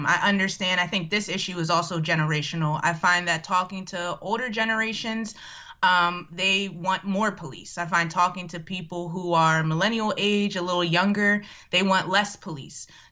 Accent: Pennsylvania, United States; I grew up in Montgomery County. I went to North Penn High School.

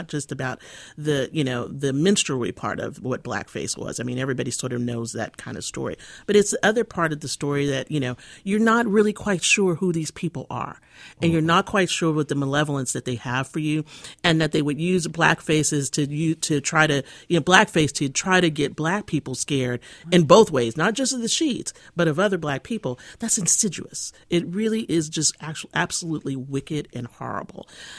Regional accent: Texas, United States; I mean, I grew up in Texas. I know people who have done blackface and thought it was like a joke

